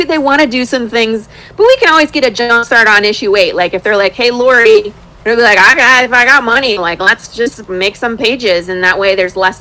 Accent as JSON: {"language": "English", "region": "Michigan", "country": "United States", "said": "I'm originally from Michigan, and in Michigan it's like your kids go back to school in September."}